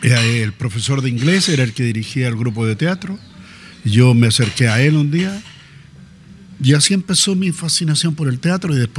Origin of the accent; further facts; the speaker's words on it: Santiago, Santiago Metropolitan, Chile; born there; Yo nací en Francisco de Bardés y 2110, que queda derechito por esta calle Maturana, pasado Mapocho, antes de llegar a Balmaceda, que ahí estaba el estadio del Colo Colo en esos años. Ahí está la calle Francisco Bardés y 2110. Ahí nací.